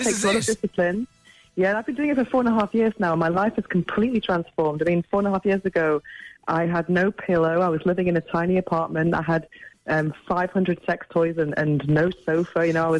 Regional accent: Manchester, North West England, United Kingdom; born there; I was born in Manchester, but my family is 100% Irish. So I know about the Catholic guilt

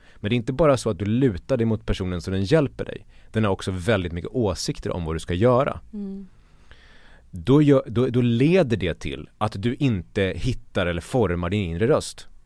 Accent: Borlänge, Dalarna County, Sweden; eftersom jag kommer från Borlänge och landsbygden

